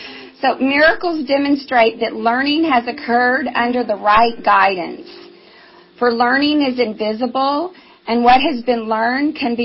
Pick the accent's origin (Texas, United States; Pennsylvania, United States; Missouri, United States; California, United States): Texas, United States; Galveston; He came to my hometown of Galveston, Texas. He met my family and my mother.